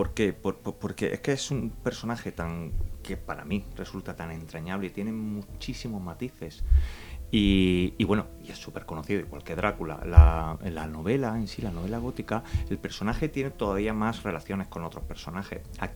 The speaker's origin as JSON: {"language": "Spanish", "town": "Granada", "region": "Andalusia", "country": "Spain", "accent": "Granada", "said": "he vivido en muchos sitios y ya mi acento granadino se ha ido."}